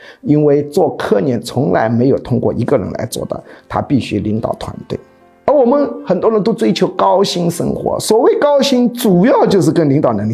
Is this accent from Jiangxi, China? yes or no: yes; Yichun, Jiangxi, China; accent: Shanghai, Yichun and Nanchang; also born or lived in Shanghai; 我虽然是江西宜春长大的啊，但是我在上海小时候也待了7年，所以有上海口音，又有宜春口音，又南昌口音